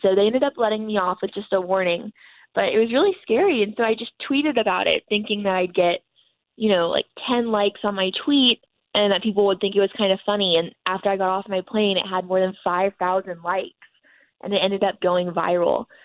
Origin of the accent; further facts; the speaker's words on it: Houston, Texas, United States; now in Lubbock, United States; I was in Houston visiting my hometown for winter break